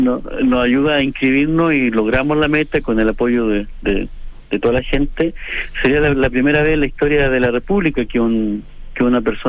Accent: Purén, Araucanía, Chile; en Purén, de donde soy yo

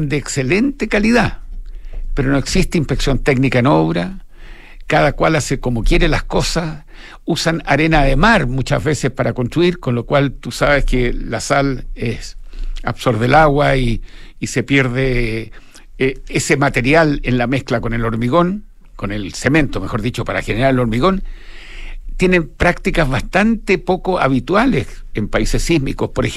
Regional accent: Arica, Arica y Parinacota, Chile; Pero yo vengo de Arica.

